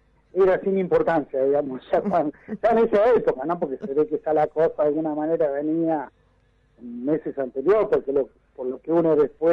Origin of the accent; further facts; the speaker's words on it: Marcos Juárez, Córdoba, Argentina; born there; yo nací en Marco Juárez, que es una provincia de Córdoba, al sudeste de la provincia de Córdoba, casi al límite con Santa Fe. Desde ahí fue donde nos incorporaron nosotros, yo tenía 18 años cuando me incorporaron